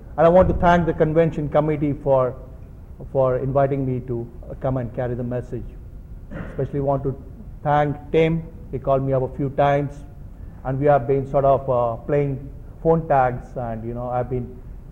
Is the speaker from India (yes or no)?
yes; India; I'm from India. I used in India for 12, 13, 14 years.